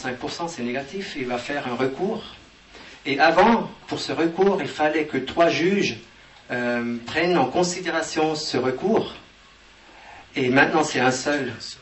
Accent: Switzerland; Chez nous en Suisse, et je ne sais pas si c'est semblable ici en Belgique

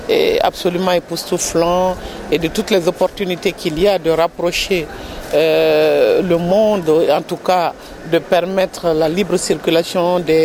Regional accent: Mali; je suis du Mali.

